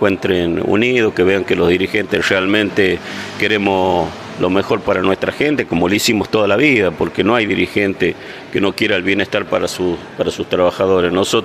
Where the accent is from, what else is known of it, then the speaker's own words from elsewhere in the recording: Argentina; lo que uno siente como argentino de este presidente.